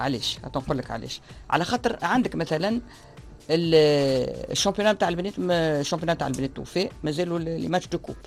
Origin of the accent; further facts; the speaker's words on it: Tunisia; ونجيبوا لي تكنيسيان اللي عندنا في تونس اللي موجودين ينجموا يعاونونا